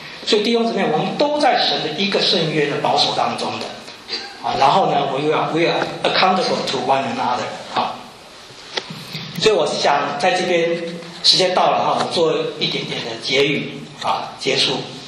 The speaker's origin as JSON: {"language": "Chinese", "country": "China", "said": "这很好，我们中国人都没有婚前辅导。"}